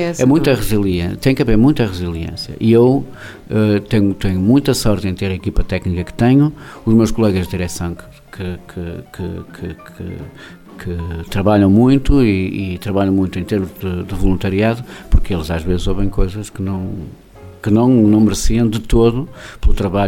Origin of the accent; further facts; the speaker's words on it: Viana do Castelo, Portugal; eu sou vianense de Gema.